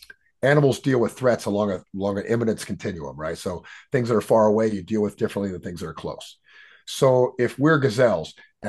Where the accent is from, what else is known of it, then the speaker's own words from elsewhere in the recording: Houston, Texas, United States; I grew up in a peaceful society. I'm from Houston, Texas, right?